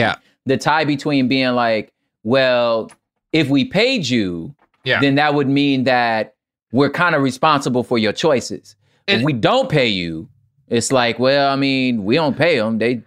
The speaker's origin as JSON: {"language": "English", "country": "United States", "said": "It's also a side note as an American, how often governments get overthrown."}